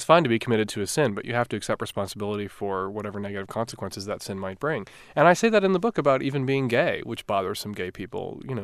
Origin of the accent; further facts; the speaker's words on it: Chicago, Illinois, United States; as an urban lefty, I grew up in Chicago, I've never held a gun in my hand.